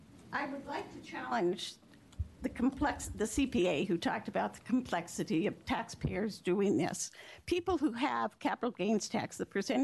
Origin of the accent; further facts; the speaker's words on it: Bend, Oregon, United States; I'm a native of Central Oregon. I was born in Bend.